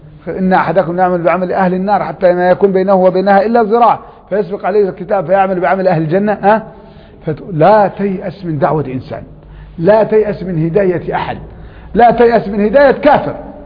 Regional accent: Upper Egypt, Egypt; عندنا في قريتنا في الصعيد كان مجموعة من الشباب لا يدخلون مسجدا

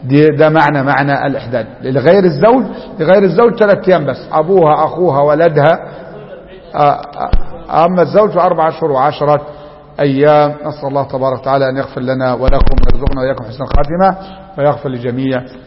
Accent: Upper Egypt, Egypt; عندنا في الصعيد بس العادة دي إيه تركت

